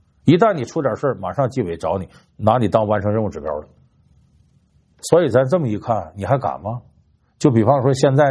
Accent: Northeast China, China; 我既然是东北那片土地出生的，

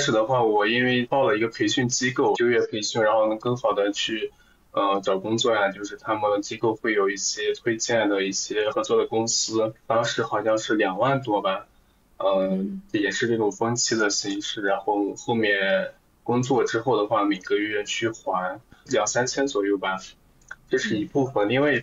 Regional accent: Shanghai, China; 我是来自上海，然后今年27岁

